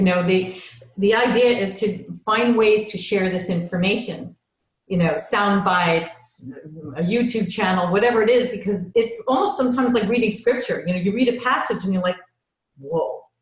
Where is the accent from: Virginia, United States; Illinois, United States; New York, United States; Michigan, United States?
New York, United States; But I'm still a New Yorker in my heart.